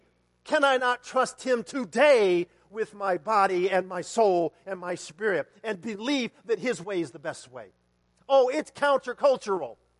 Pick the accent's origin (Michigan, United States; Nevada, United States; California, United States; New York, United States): Nevada, United States; Las Vegas; Where are you from, man? I hate saying it. I go, I'm from Las Vegas, and everyone does the same thing.